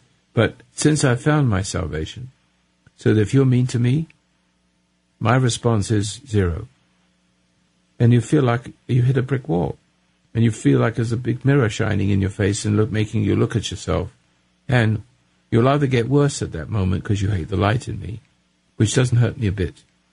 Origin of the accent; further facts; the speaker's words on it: United States; it looks like I'm going to be in jail for being an American.